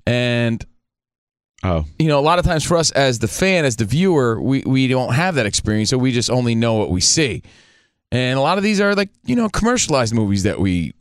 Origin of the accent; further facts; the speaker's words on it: Union, New Jersey, United States; I'm from Union, New Jersey.